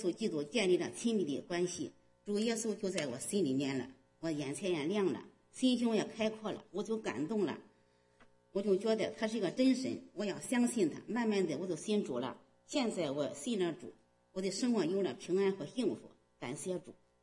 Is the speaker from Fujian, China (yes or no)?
no; Henan, China; now in United States; 大家好，我是来自中国河南